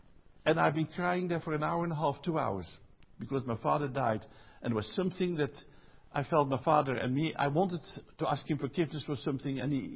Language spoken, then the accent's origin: English; Netherlands; English is a second language; now in France; Because, honestly, I come from Holland originally. Became a Christian there.